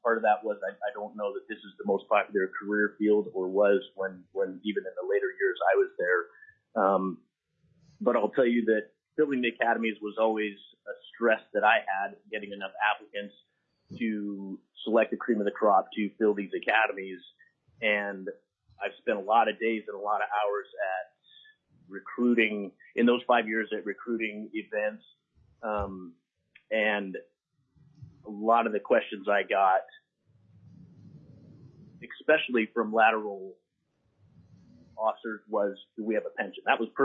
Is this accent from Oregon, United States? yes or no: no; Alaska, United States; I was born and raised in Alaska, been here my entire life.